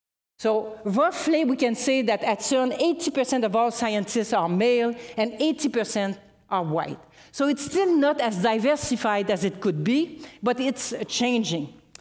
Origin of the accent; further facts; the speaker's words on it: Canada; I'm Canadian, but I was working for an American institute.